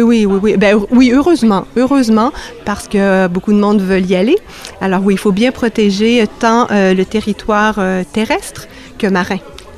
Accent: Montreal, Quebec, Canada; Oui, je suis québécoise, je suis de Montréal.

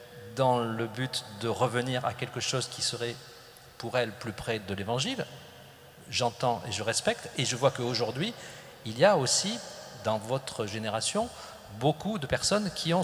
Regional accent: Toulouse, Occitanie, France; je l'ai connu dans mon enfance, ici à Toulouse

